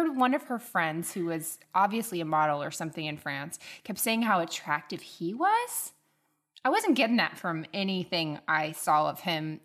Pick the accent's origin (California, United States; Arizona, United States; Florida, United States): Florida, United States; Tallahassee